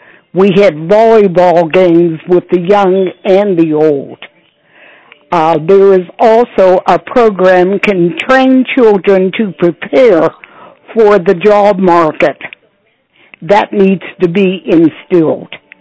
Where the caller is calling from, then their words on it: Rankin, Pennsylvania, United States; and I'm from Rankin.